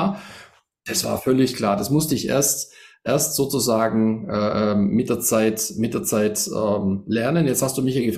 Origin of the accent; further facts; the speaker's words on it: Memmingen, Bavaria, Germany; ich komme ja aus Memmingen